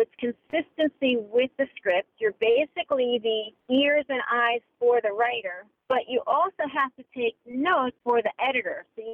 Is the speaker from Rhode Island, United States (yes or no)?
no; New York, United States; now in New Jersey, United States; I grew up in Brooklyn.